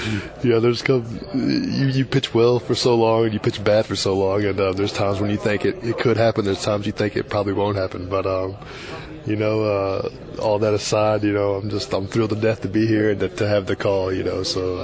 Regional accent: Golconda, Illinois, United States; also born or lived in Paducah; No, I'm from Southern Illinois. I was born in Kentucky, actually, Paducah, Kentucky. Yeah.

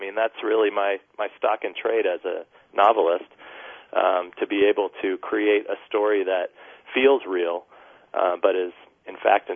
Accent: California, United States; also born or lived in East Coast; I grew up in Southern California, rooting for, you know, that team down there.

